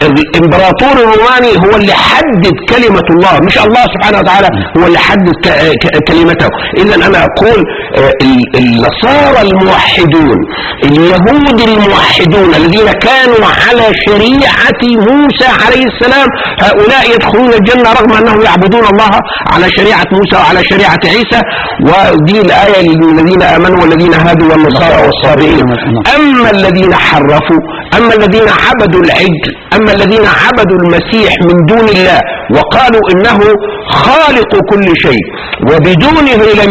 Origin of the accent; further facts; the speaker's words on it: Egypt; وإحنا عندنا في مصر سنة 1947